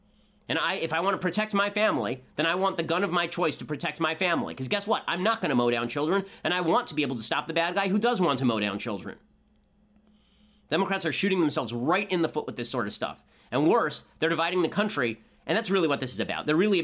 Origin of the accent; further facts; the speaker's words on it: Los Angeles, California, United States; I'm from Los Angeles. Nobody in Los Angeles owns a gun, right?